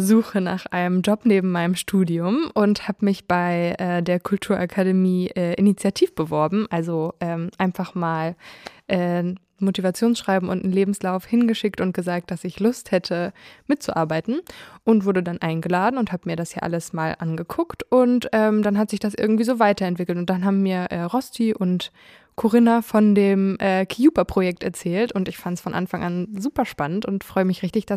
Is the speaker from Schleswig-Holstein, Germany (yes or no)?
yes; Lübeck, Schleswig-Holstein, Germany; ich bin 25 und ich komme aus Lübeck